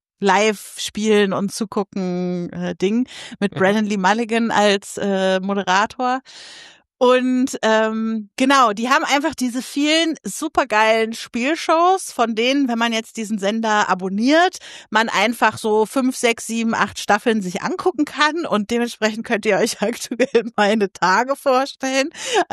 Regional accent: Lower Saxony, Germany; wo ich herkomme, aus der Nähe von Lüneburg, ist der Nachbarlandkreis Dannenberg, DAN.

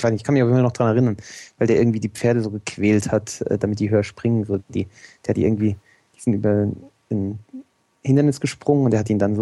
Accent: Großostheim, Bavaria, Germany; Obwohl ich ja aus einem Reiterort komme im Endeffekt, weil ja, ich komme ja aus Groß-Ostheim ursprünglich.

